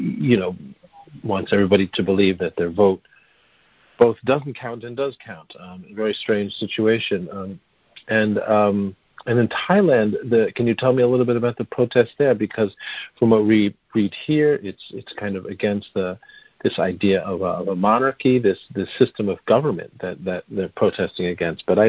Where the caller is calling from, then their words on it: United States; I'm talking from the United States